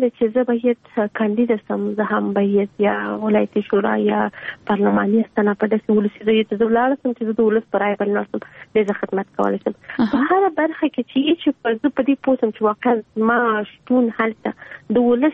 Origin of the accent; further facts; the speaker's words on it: Kandahar, Afghanistan; بل شک زه د کندهار یم او هم زه د کندهار ته کار کوم